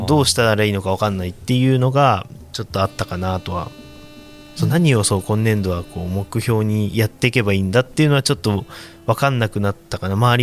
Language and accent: Japanese; Itabashi, Tokyo, Japan; 自分の出身地 あの板橋区内の地元 あの中学校で、